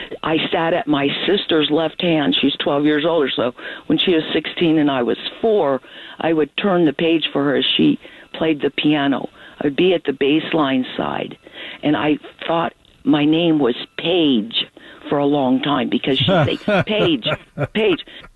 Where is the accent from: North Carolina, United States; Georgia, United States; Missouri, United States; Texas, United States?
Missouri, United States; Chilhowee; I'm from Chilhowee, 20 minutes from Warrensburg, and Warrensburg's 45 minutes from Kansas City.